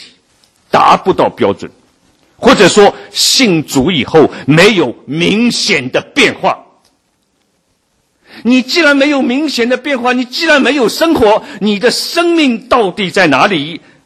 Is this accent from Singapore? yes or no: no; China; 我们中国人都比较谦虚，我们都说自己不行。